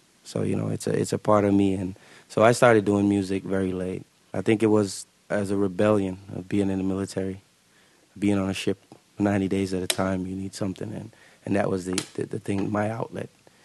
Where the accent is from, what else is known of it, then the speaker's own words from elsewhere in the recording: Jamaica; growing up in Jamaica, that's kind of like, you know, it's inborn because radio is a big part of Jamaica.